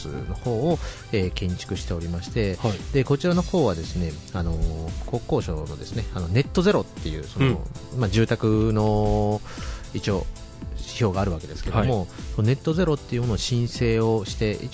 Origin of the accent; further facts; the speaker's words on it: Hiroshima, Japan; もう私は出身が広島ですから。広島、